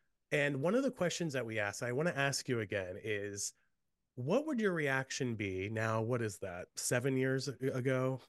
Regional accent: Maryland, United States; Like, I grew up in Maryland, and there were weirdly actually a lot of things going on in my hometown.

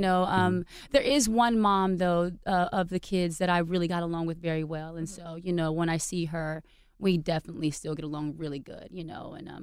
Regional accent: Decatur, Georgia, United States; I'm from Decatur, Georgia. You mm-hmm. know, and in a sense, being a military baby helped me out so much

